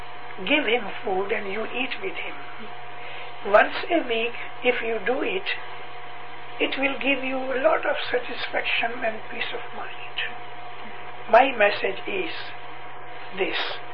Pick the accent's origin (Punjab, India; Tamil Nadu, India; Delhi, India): Punjab, India; Amritsar; born there; No, I was born in 1919 in Amritsar. The, you know, the center of Sikh people, Mecca of Sikh, Amritsar. There is Golden Temple. Our house is near Golden Temple.